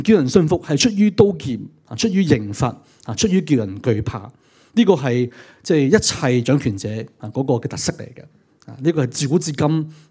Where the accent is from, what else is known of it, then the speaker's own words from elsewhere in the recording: Hong Kong; 我想今时今日，作为香港人，大家都完全全体会到这一点